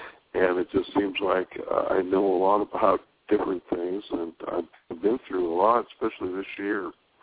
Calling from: California, United States; California.

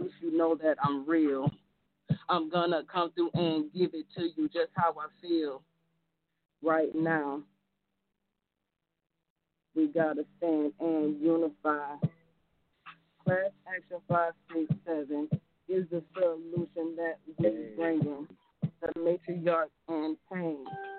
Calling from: Mobile, Alabama, United States; I'm calling from Mobile, Alabama.

